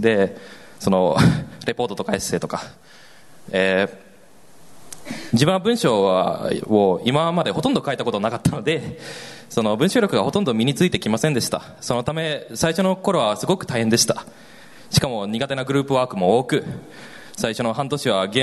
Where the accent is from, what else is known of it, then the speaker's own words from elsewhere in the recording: Helsinki, Uusimaa, Finland; Japanese is a second language; 元の実家からヘルシンキの実家から、まあ、700キロメートル先の、まあ、ど田舎に引っ越ししたんです